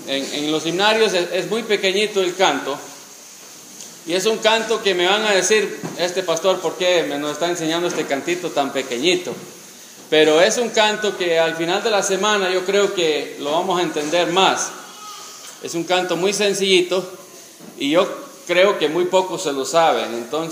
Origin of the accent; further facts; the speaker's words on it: Nicaragua; Bueno, él ya mencionó que soy de Nicaragua. Vivimos en Estelí, Nicaragua, no está tan largo de la frontera.